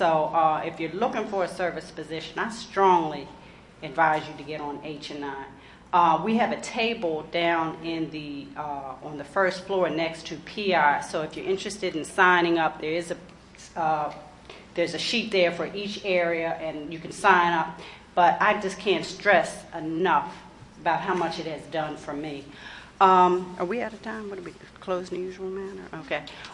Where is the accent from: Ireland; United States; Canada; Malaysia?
United States; Maryland; I'm from the South Potomac area in Maryland